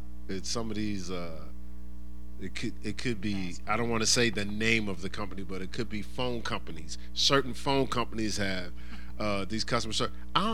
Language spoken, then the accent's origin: English; Newark, New Jersey, United States; I'm from Newark, New Jersey.